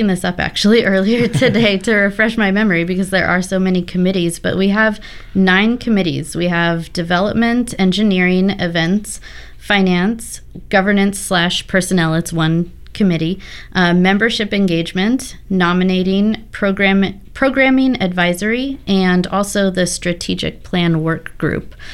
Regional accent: Pasadena, California, United States; I'm from the Los Angeles area, from Pasadena, California.

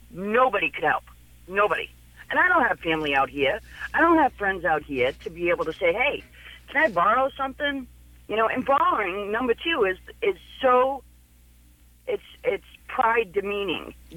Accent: Boston, Massachusetts, United States; now in Portland, United States; I'm from Boston, Massachusetts.

